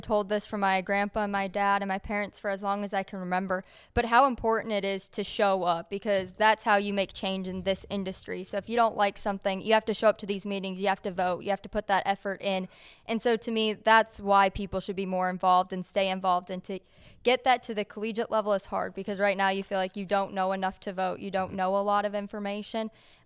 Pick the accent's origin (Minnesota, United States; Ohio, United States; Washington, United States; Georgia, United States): Minnesota, United States; So if I don't end up back in my home state of Minnesota